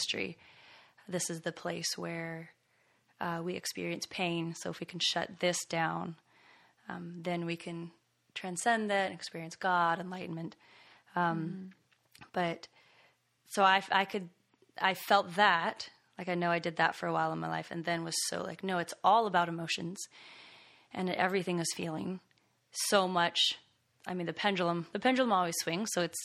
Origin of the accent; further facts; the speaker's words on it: New Mexico, United States; I grew up in New Mexico, and so we never had anything like that.